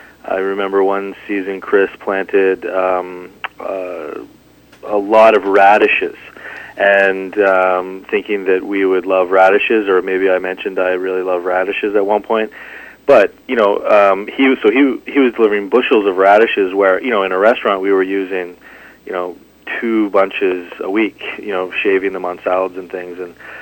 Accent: London, Ontario, Canada; No, I'm from London, Ontario.

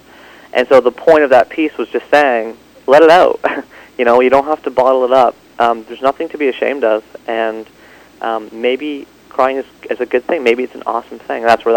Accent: Ontario, Canada; I grew up just outside of Toronto, in about an hour east, and, you know, for me, I sort of think that because my parents were immigrants to Canada and they came over in the late 60s

